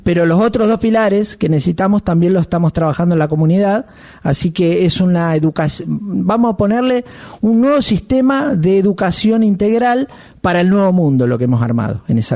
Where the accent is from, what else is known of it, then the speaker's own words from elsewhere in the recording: Argentina; Yo soy argentino, vivo en la Argentina